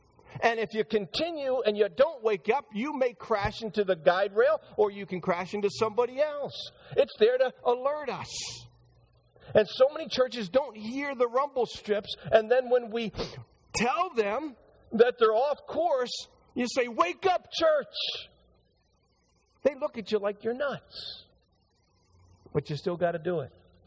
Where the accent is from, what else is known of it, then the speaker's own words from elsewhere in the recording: Green Brook, New Jersey, United States; going toward my hometown of Greenbrook, which is where we start our construction day